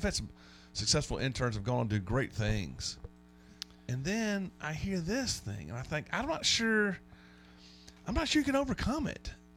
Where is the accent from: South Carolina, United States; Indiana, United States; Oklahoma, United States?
South Carolina, United States; Irmo; If that was the case, I'd be a Gamecock. I grew up in Irmo.